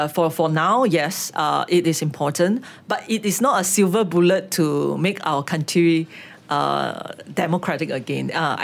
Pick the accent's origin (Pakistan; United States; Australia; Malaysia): Malaysia; as a Malaysian